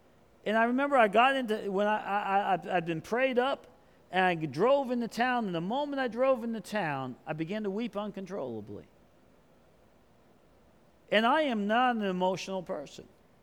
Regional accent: Oklahoma, United States; You know, that's my home state.

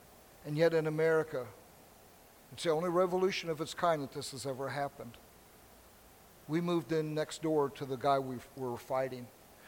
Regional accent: the South, United States; because I was raised in the South.

